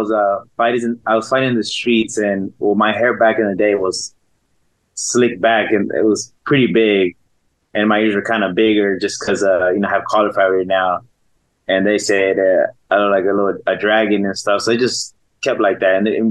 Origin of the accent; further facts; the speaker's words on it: Plainview, Texas, United States; also born or lived in Los Angeles, United States; I was born in Plainview, Texas. And I was raised in Plainview, Texas. It was good there. It was really good.